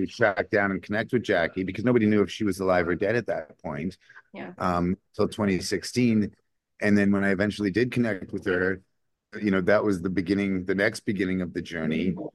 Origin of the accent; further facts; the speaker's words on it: Toronto, Ontario, Canada; that was recorded in Toronto, in my hometown